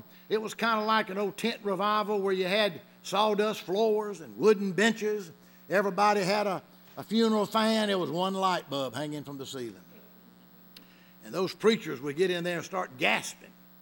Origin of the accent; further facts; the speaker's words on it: Albany, United States; Now, growing up in Albany, my pastor, Bud Abbott, I guess about every Sunday, he was going to talk a little bit about repentance.